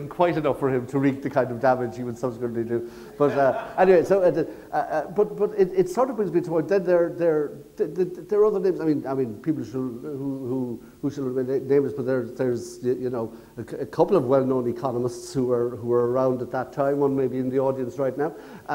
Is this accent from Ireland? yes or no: yes; Limerick, Munster, Ireland; I mean, I only have to say I'm from Limerick to know that it did not exist.